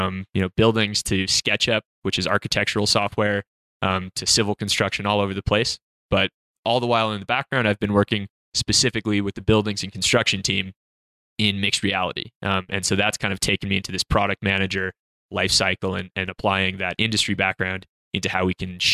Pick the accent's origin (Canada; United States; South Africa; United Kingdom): Canada; Regina, Saskatchewan; moved away; also born or lived in Calgary; I'm from Regina, Saskatchewan originally, but I lived in Calgary for the last 8 years.